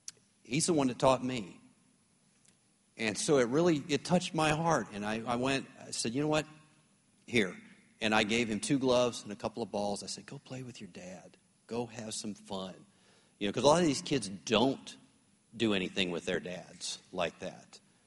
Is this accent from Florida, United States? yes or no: no; Texas, United States; I said, look, I'm from Texas. If I don't know how to grill, something's wrong, you know.